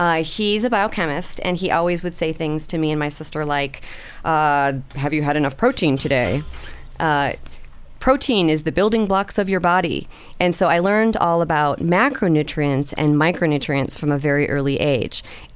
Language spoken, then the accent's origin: English; Evanston, Illinois, United States; Yes, I grew up in Evanston.